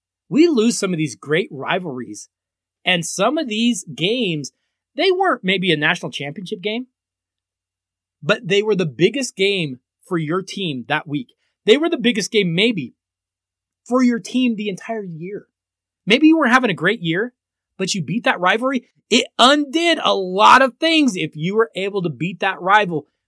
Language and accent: English; Colorado, United States; Hey, growing up in Colorado, I hated the Nebraska Cornhuskers.